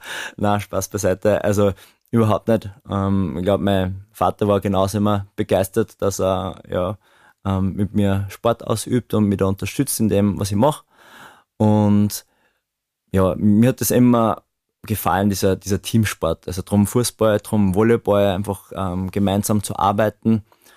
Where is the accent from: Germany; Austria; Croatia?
Austria; Linz, Upper Austria; Und so bin ich dann in Österreich, bin ein gebürtiger Linzer, in Österreich aufgewachsen mit Wiener Schnitzel und Co.